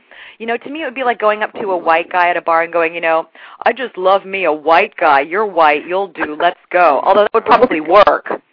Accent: Virginia, United States; But I was born in Virginia, you guys. I grew up watching the Brady Bunch and the Partridge Family.

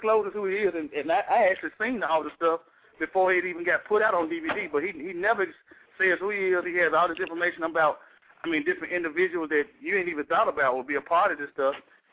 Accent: Memphis, Tennessee, United States; I'm from Memphis, Tennessee.

